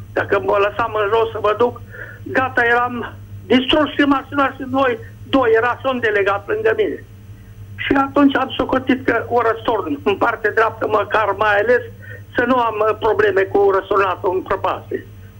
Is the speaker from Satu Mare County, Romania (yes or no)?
yes; Satu Mare, Satu Mare County, Romania; Deci, eu sunt din Satul Mare, da?